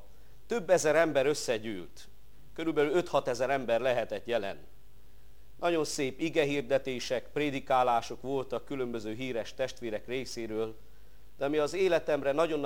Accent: Șărmășag, Sălaj, Romania; én Sarmaságon nőttem fel, ott laknak most is a szüleim

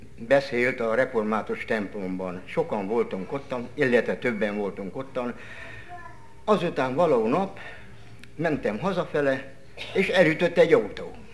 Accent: Debrecen, Hajdú-Bihar, Hungary; born there; 1942-ben születtem február 24-én Debrecenbe.

